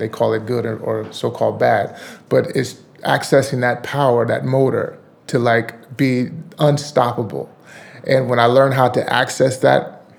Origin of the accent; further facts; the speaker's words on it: Texas, United States; Well, I grew up in Texas, and Texas football, Friday Night Lights, is like a big thing.